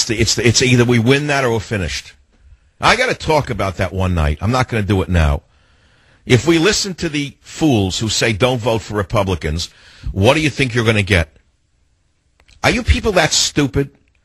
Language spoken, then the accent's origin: English; San Francisco, California, United States; he flies to San Francisco tonight, my hometown